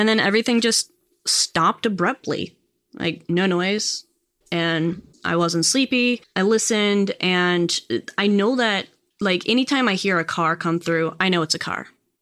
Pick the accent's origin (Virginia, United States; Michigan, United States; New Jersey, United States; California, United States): Virginia, United States; So I grew up in Northern Virginia.